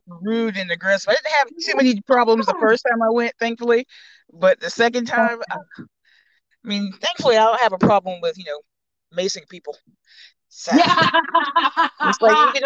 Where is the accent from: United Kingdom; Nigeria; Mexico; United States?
United States; Louisiana; Well, we're from Louisiana, so my grandma had, you know, well, it wasn't witchcraft for her.